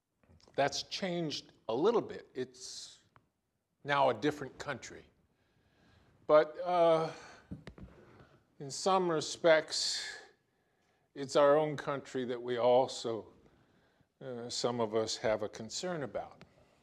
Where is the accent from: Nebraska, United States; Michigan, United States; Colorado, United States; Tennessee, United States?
Nebraska, United States; Omaha; I grew up in Omaha, Nebraska, where they had Strategic Air Command